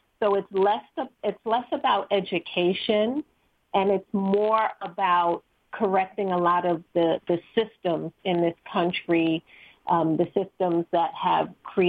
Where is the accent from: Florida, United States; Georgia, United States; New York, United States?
New York, United States; is being a New Yorker and being aware of 9/11